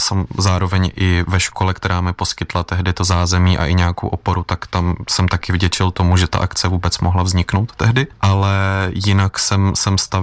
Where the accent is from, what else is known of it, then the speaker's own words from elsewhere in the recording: Chodov, Karlovy Vary Region, Czechia; Ano, jsem tady z Karlovarského kraje v Chodově, jsem vyrůstal.